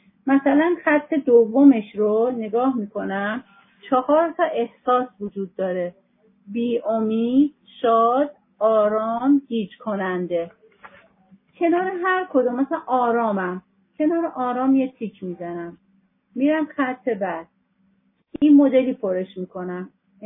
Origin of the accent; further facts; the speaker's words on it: Iran; از اونجایی که ما ایرانی هستیم